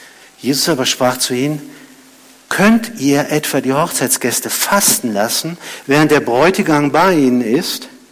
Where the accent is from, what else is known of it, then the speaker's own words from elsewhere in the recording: Rhineland-Palatinate, Germany; Ich weiß, wovon ich rede, ich komme aus der Pfalz.